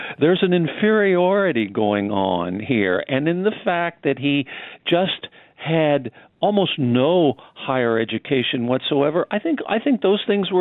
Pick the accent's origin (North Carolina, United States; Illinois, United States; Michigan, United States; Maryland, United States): Illinois, United States; Kankakee; I grew up in Kankakee, Illinois, where there were two Frank Lloyd Wright houses on the same street I lived in.